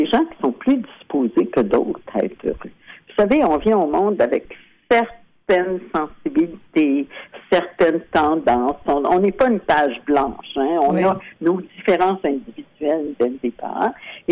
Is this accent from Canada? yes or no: yes; Quebec, Canada; moi, je suis originaire de la Gaspésie, pas très loin de chez vous.